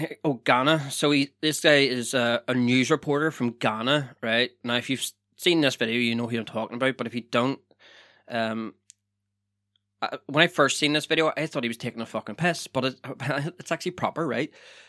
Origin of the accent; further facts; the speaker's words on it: Dublin, Leinster, Ireland; accent: Dublin; I'm from Dublin. Oh, maybe I can do a Dublin accent. No, I'm fucking shite. I'm shitty in my own accent